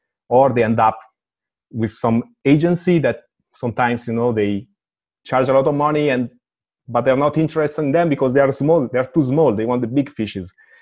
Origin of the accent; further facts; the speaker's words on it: Italy; English is a second language; I come from Italy and I am a technical dude.